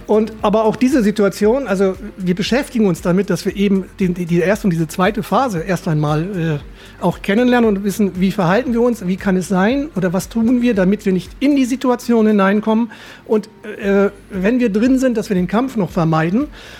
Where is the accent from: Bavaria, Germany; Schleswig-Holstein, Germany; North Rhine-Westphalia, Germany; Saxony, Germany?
Schleswig-Holstein, Germany; Lübeck; born there; ich bin ein Nordlicht, ich bin in Lübeck geboren